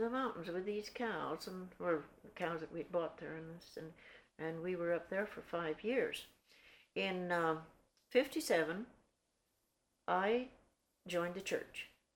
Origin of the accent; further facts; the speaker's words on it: Red Cloud, Nebraska, United States; born there; I was born in Red Cloud, Nebraska.